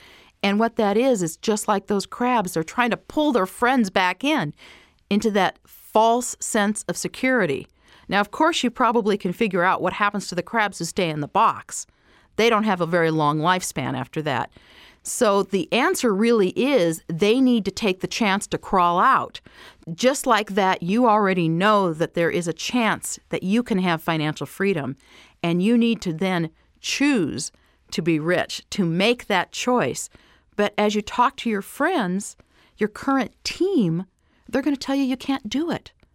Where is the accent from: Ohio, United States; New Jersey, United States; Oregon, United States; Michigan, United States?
Oregon, United States; And this story comes from my childhood. I grew up in Oregon.